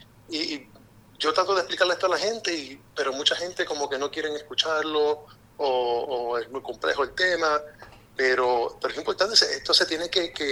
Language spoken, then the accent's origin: Spanish; Puerto Rico; moved away as an adult; yo nací en Puerto Rico y me crié mucho tiempo en Puerto Rico, pero ahora de adulto yo soy parte de la diáspora, regreso a Puerto Rico frecuentemente y un día quiero regresar con mi familia